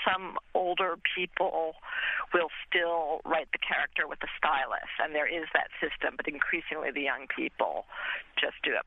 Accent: New York, United States; I'm a New Yorker, so.

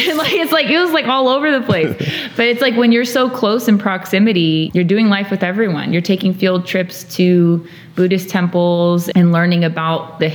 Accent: Chino, California, United States; now in Nashville, United States; And I grew up in Chino Valley.

